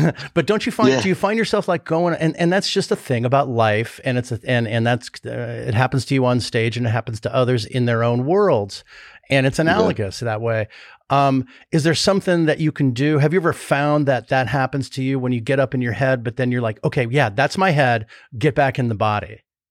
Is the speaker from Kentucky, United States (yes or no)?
no; Chicago, Illinois, United States; And before I forget to say, I'm from Chicago.